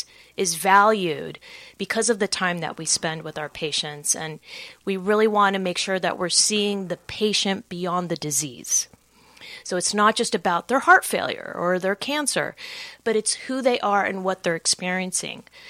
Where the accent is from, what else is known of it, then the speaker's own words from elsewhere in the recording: California, United States; Actually, I grew up here. I grew up in the Valley. My parents still live in Northridge.